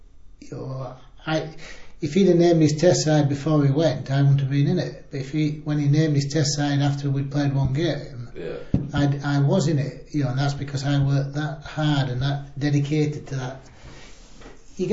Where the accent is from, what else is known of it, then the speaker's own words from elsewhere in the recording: Yorkshire and the Humber, United Kingdom; being Yorkshireman, being, you know, the size of the club, being the city